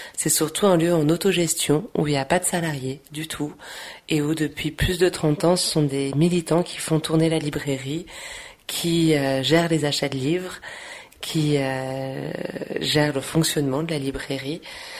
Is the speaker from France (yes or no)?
yes; Lyon, Auvergne-Rhône-Alpes, France; Pour le coup, je viens de Lyon.